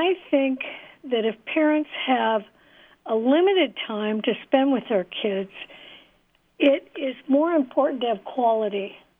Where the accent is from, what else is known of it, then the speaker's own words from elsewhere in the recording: Midwest, United States; I was raised in the Midwest, born in the 40s